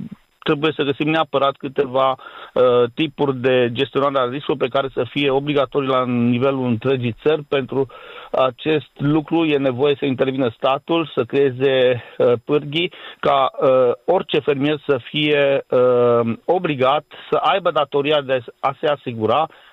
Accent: Romania; nu numai în partea de vest, de unde sunt eu.

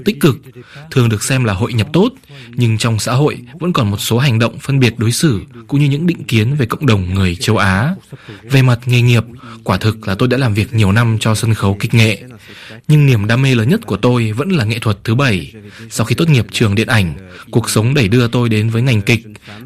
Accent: France; Tôi sinh ra và lớn lên tại Pháp. Bố mẹ tôi đều là người Việt.

